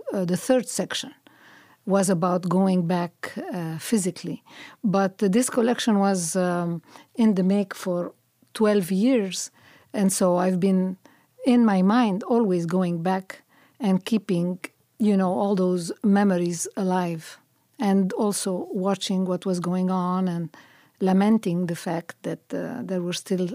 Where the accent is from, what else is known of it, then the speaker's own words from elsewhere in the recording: Cairo, Cairo Governorate, Egypt; also born or lived in Lebanon / Greece / Belgium; now in United States; And I was born and raised in Cairo, in Heliopolis, Cairo, Egypt, and then moved to Lebanon, left Lebanon at the onset of the civil war, and then lived in Greece and Belgium, where my husband was transferred, and then came to the States in 81.